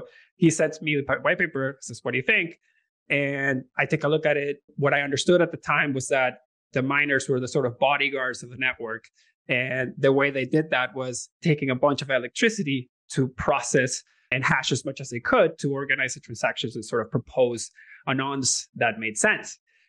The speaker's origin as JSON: {"language": "English", "country": "Venezuela", "second_language": "English", "said": "I'm from Venezuela. And so I saw hyperinflation before I saw Bitcoin."}